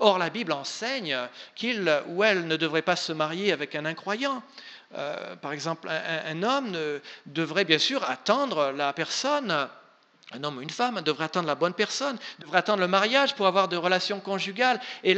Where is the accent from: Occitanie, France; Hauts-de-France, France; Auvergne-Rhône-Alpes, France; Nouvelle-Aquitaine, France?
Nouvelle-Aquitaine, France; Moi, j'ai été élevé dans le Limousin, donc j'en ai vu plein.